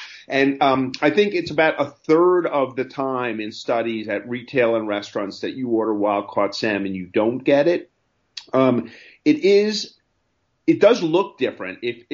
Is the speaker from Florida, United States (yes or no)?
no; New York, United States; I grew up in New York in the 70s. There really were no sushi restaurants.